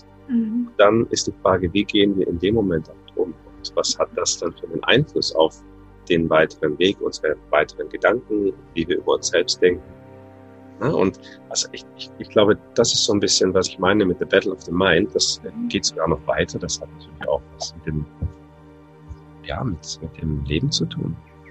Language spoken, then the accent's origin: German; Netherlands; Wir haben Berge bei euch, keine Berge bei uns in Holland.